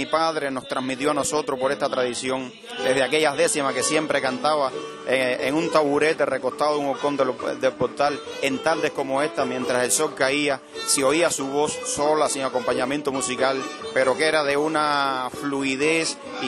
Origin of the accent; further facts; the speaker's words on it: Melena del Sur, Mayabeque, Cuba; born there; Nací en Melena del Sur, en un bateicito rural, un caserío de campo que se llama Ojo de Agua, entre los límites entre Melena del Sur y Guines, hoy provincia de Mayabeque.